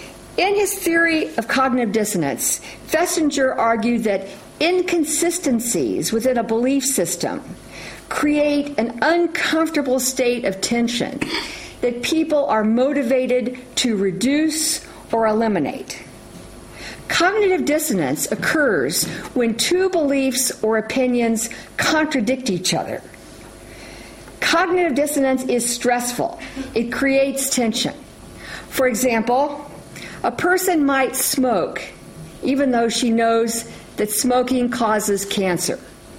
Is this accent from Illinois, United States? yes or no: no; Los Angeles, California, United States; because I'm from Los Angeles and we're in the middle of a 5-year drought.